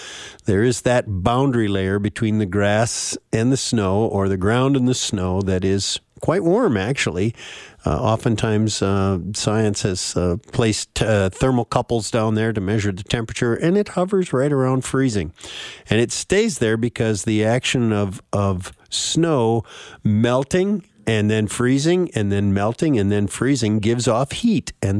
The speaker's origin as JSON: {"language": "English", "town": "Park Rapids", "region": "Minnesota", "country": "United States", "said": "I came here in 1950, and I've been here ever since. And I moved here from Park Rapids, so I wasn't like I came from Illinois or someplace like that. I am not a carpetbagger. I'm a northern Minnesota boy"}